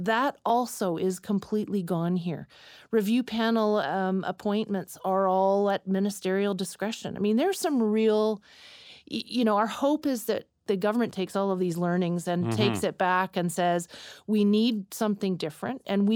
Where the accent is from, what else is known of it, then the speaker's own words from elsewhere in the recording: Canada; Truth be told, as a Canadian